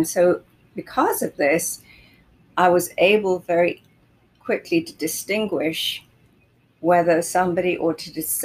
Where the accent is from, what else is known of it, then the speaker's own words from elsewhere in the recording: London, United Kingdom; also born or lived in Norway; I was born in London, and I had my father was Norwegian, my mother was English, and I was educated and had my childhood